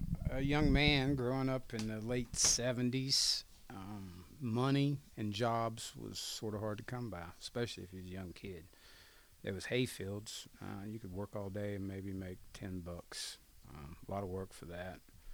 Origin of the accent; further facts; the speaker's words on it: Mill Creek, United States; I grew up in Randolph County, the little town of Mill Creek. Really small area, probably less than 500 people. It's grown in the last 10 years, but small area, a lot of small families, but good people.